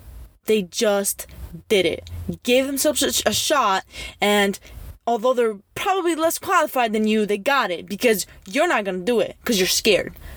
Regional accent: Crete, Greece; I grew up, I was born and raised in Greece, and as a young girl in Greece

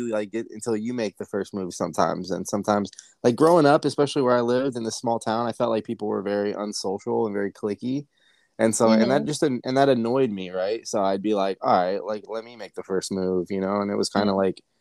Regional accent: Ohio, United States; I grew up in Midwest Ohio, that is the Midwest, Northwest Ohio. It's very rural. It's a very small place.

